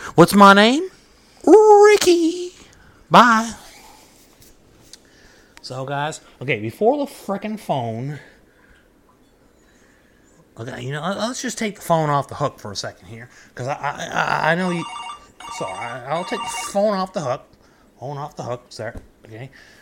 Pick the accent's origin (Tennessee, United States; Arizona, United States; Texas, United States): Texas, United States; Dallas; Hey, you're from Brooklyn? I'm from Dallas.